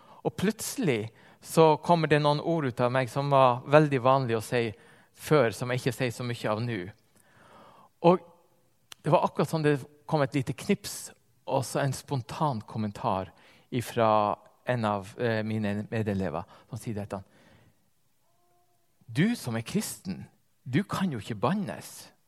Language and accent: Norwegian; Northern Norway, Norway; now in Stavanger, Norway; Jeg fikk en opplevelse av dette med kultur når jeg kom fra Nord-Norge og flyttet ned til Stavanger.